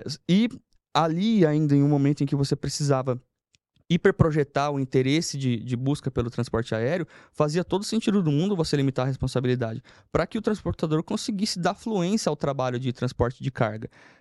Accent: São Paulo, Brazil; Sou simples ainda, sou caipira igual eu sou, né? O pessoal é caipira do interior de São Paulo ali

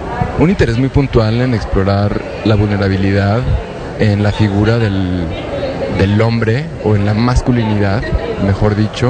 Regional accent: Aguascalientes, Mexico; also born or lived in Guanajuato; yo no soy de Ciudad de México, yo soy de Aguascalientes y luego me fui a estudiar arte en la Universidad de Guanajuato.

